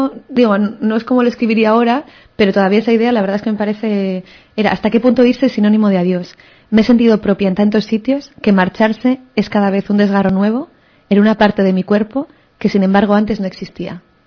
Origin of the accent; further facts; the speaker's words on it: Bilbao, Basque Country, Spain; moved away as an adult; also born or lived in Paris; yo me fui de Bilbao, yo hice la carrera aquí en Deusto, y después me fui justo cuando terminé.